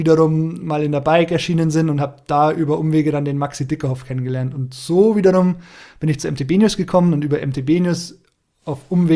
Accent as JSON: {"language": "German", "town": "Bayreuth", "region": "Bavaria", "country": "Germany", "tie": "born there", "lives_now": "Aschau, Germany", "said": "34 Jahre alt, wohne in Aschau, wie der Jasper eben auch. Gebürtig komme ich aus Bayreuth, aus Oberfranken, und dann hat mich so mein beruflicher Werdegang damals in Richtung Alpen verschlagen, dann recht spontan auch nach Aschau."}